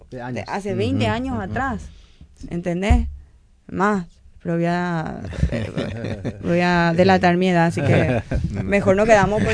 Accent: Itapúa, Paraguay; yo conste que soy de Itapúa, ¿verdad? Yo soy de Itapúa, que es una zona húmeda

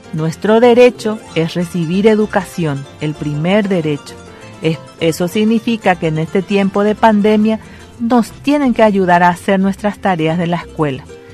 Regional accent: Paraguay; También agradecemos a Dios por haber nacido en este país, el Paraguay, por tener esas tradiciones y esas costumbres y porque somos paraguayos

